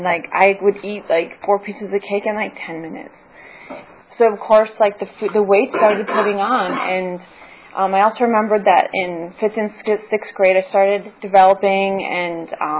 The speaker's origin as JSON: {"language": "English", "region": "Minnesota", "country": "United States", "tie": "born or raised there", "said": "And so I grew up in Minnesota where Pamela Anderson is the ideal person, and I don't look like that."}